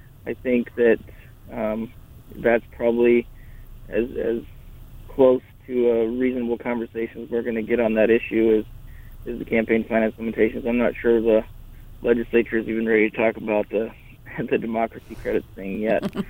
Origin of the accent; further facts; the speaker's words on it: Burke, South Dakota, United States; My hometown of Burke partnered with three other schools.